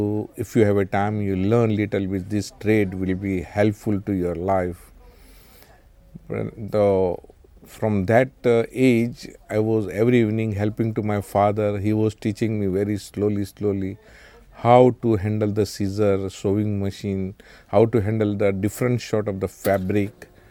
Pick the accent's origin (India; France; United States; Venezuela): India; Mumbai, Maharashtra; English is a second language; moved away as an adult; I was born in Bombay City in India in 1951. Yeah. I brought up in Bombay up to 38 years.